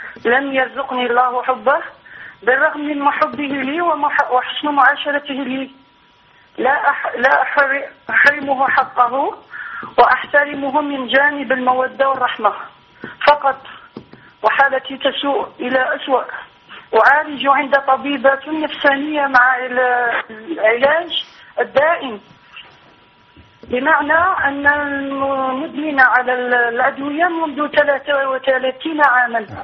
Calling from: Algeria; من الجزائر.

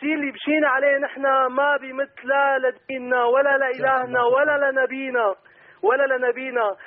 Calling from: Syria; من سوريا.

